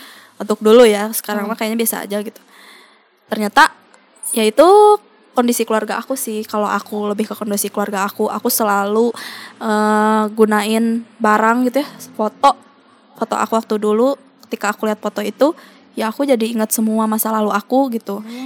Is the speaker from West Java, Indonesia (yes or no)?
yes; Lembang, West Java, Indonesia; sedangkan aku dari Lembang aja sendiri sampai Jakarta kan